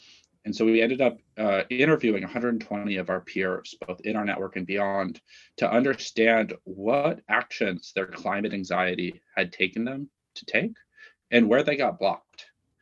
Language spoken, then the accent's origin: English; California, United States; I grew up in the Bay Area. It was not a thing. And it's now totally a thing.